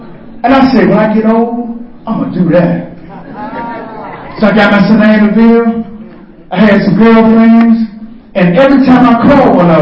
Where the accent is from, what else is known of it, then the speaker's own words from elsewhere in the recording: Washington, District of Columbia, United States; I'm from Washington, D.C. We had a place called Temple G.